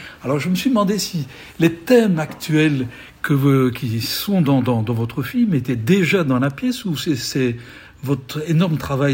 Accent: Charleroi, Wallonia, Belgium; et notamment en tant que Carolo, l'hôtel de ville de Charleroi.

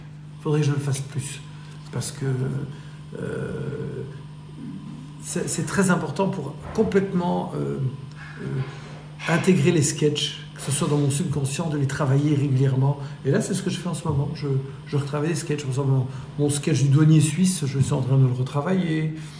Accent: Belgium; il faut savoir que ma mère est française, née au Salvador, et mon père est anglais, né à Alexandrie, donc je suis un vrai belge.

